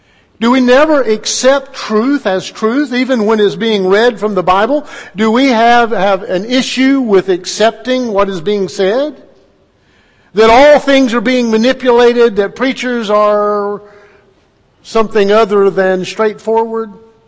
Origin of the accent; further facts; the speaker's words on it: Albuquerque, New Mexico, United States; And I say that because I came from Albuquerque, in which many of the people that we meet, it's 67% Hispanic